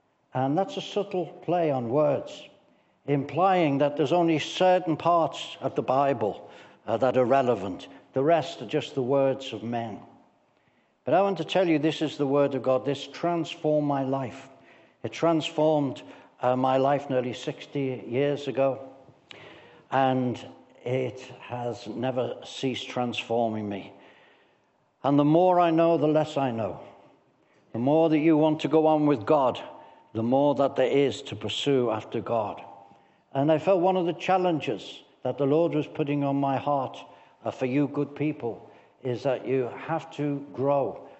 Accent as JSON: {"language": "English", "town": "Liverpool", "region": "North West England", "country": "United Kingdom", "said": "You know, I'm from Liverpool, so I hope you can understand my accent."}